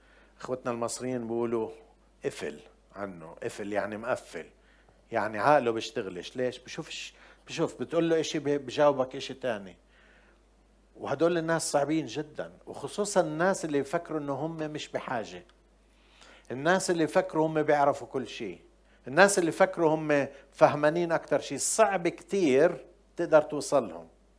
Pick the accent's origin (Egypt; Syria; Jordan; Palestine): Jordan; بتعرف احنا من الأردن وعنا ملك حكيم وملك منيح